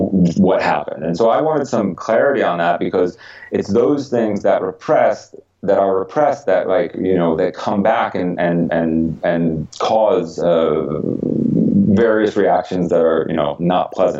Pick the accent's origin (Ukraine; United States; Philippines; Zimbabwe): United States; Stamford, Connecticut; His father worked at the hardware store, like right where I grew up in Stamford, Connecticut.